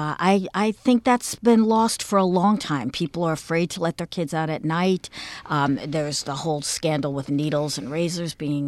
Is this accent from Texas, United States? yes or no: yes; The Colony, Texas, United States; I loved Halloween. I grew up in Colony